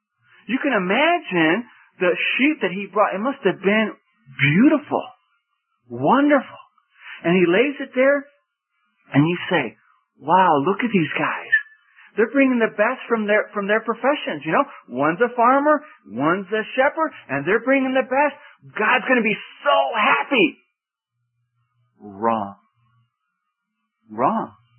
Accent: Spain; You know, we come from Spain, and in Spain we have mad cow disease.

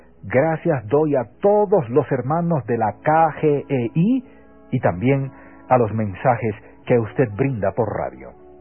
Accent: Peru; moved away; Acepté al Señor Jesucristo cuando tenía 11 años allá en mi país, Perú

